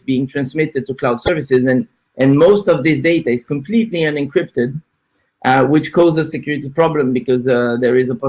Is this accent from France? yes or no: yes; Paris, Île-de-France, France; I'm from Paris, France.